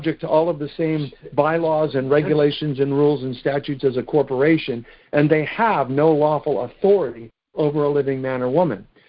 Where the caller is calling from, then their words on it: Miami, Florida, United States; I'm calling from Miami, Florida.